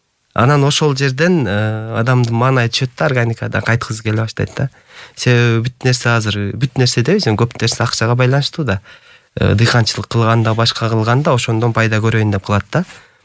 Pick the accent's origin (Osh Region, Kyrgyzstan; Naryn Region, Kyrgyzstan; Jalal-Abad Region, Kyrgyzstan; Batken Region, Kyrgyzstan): Jalal-Abad Region, Kyrgyzstan; Aksy; Мисалы бизде мен өзүм Жалал абад Аксыдан болом.